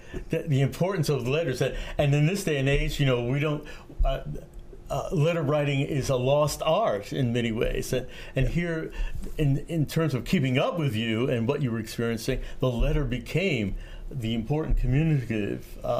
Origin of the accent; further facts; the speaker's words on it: Brooklyn, New York, United States; the language that is totally foreign to me growing up in Brooklyn, New York